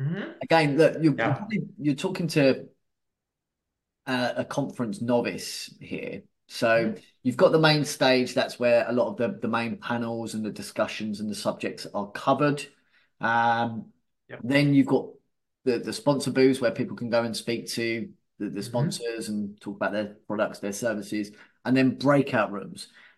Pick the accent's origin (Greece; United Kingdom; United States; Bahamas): United Kingdom; as a Brit